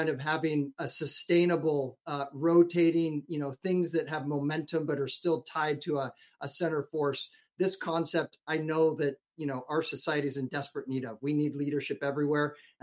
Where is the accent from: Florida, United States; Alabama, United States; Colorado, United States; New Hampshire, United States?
Colorado, United States; Denver; also born or lived in San Francisco / New York; now in Dallas, United States; born and raised in Denver, Colorado. I've actually lived in some amazing places, including San Francisco, Denver, New York.